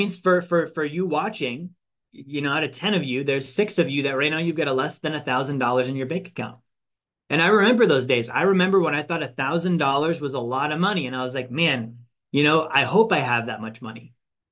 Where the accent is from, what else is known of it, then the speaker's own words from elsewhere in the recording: Alaska, United States; I grew up in Alaska, right?